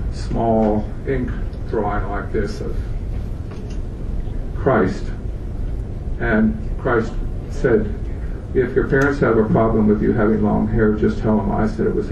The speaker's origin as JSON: {"language": "English", "region": "Hawaii", "country": "United States", "tie": "born or raised there", "said": "And because I grew up in Hawaii learning how to swim like a fish, that was a natural thing."}